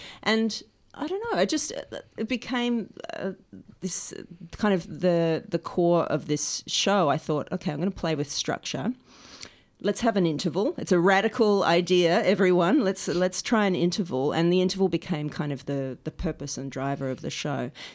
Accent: the Prairies, Canada; now in Australia; Well, I grew up in Canada, in the prairies of Canada, and actually, it's funny, I was warmer there than when we moved to Tasmania because houses are insulated in Canada.

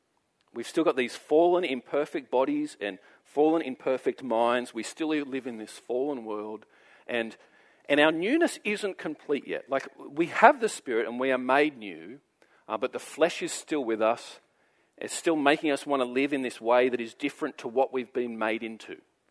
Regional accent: New South Wales, Australia; born there; I was born in New South Wales. That is how I was birthed. And it's just what I am.

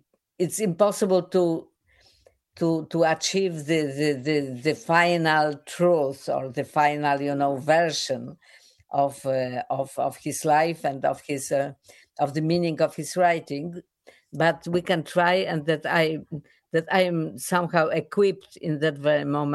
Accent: Poland; English is a second language; I came from Poland when the de-Stalinization happened before

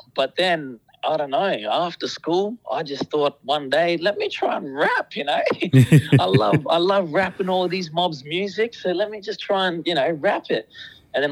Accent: Darwin, Northern Territory, Australia; now in Adelaide, Australia; I'm from Darwin, Northern Territory, born and raised. Then went to boarding school in Adelaide for 7 years, and now I'm living in Adelaide. I'm a member of the Marinangu mob from Litchfield National Park up in NT

